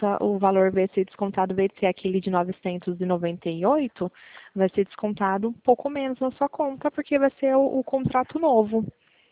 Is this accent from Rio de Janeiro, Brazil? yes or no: no; Pirassununga, São Paulo, Brazil; Pirassununga, interior de São Paulo.